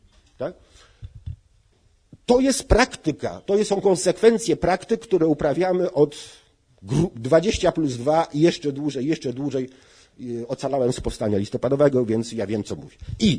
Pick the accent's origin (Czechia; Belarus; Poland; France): France; Jako Francuz mogę to powiedzieć.